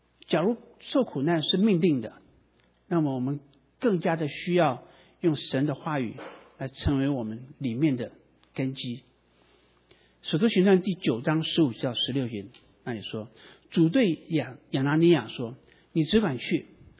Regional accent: Taiwan; 我就记得以前我在台湾，我是台湾的这个国中第一届哈

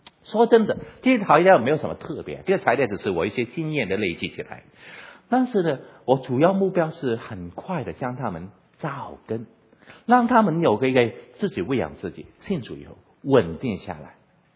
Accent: China; 现在现在福音来到我们中国人时代，今天能够成为一个中国人的基督徒啊，是特别蒙恩的。

